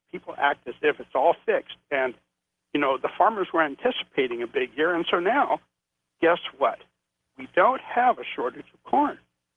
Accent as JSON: {"language": "English", "region": "California", "country": "United States", "said": "I mean, you know, I'm from California, you know, and I was a farmer for 10 years in California."}